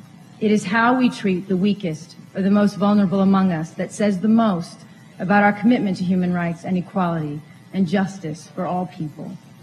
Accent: United States; Speaking as an American, the fact is, there is not a country in the world that we are not connected to as a result of our unique history.

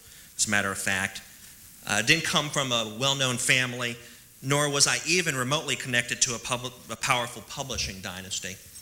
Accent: Washington, District of Columbia, United States; last time I was in town, and this is my hometown, Washington. I grew up here.

